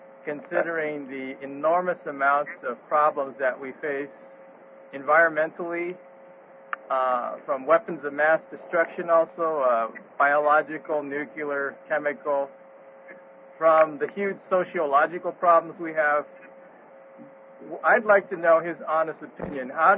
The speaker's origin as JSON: {"language": "English", "region": "California", "country": "United States", "said": "I would like to ask Dr. Mitchell, first of all, I'm from California."}